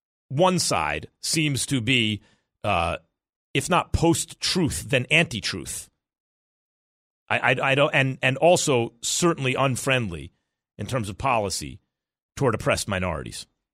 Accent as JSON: {"language": "English", "region": "New York", "country": "United States", "tie": "born or raised there", "also_born_or_lived": "Los Angeles", "said": "I was born and raised in New York. The only other place I ever lived for 6 years was Los Angeles, okay?"}